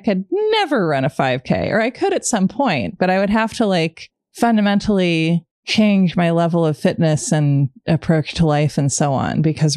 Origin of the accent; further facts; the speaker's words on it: Portland, Oregon, United States; I'm from Portland, Oregon. We've never had a baseball team.